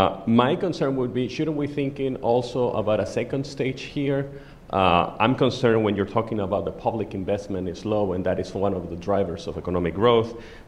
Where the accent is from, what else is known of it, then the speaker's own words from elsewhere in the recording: Guatemala; I'm from Guatemala.